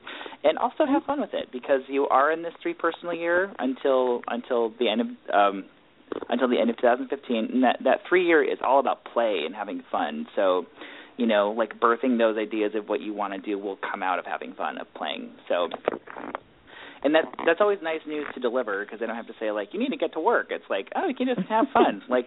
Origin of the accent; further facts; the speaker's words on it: Midwest, United States; I'm from the Midwest